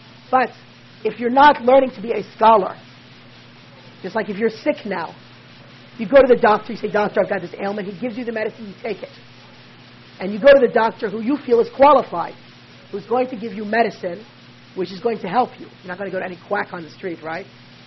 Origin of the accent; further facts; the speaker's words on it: United States; born there; It's like, for instance, I was born in the United States, okay?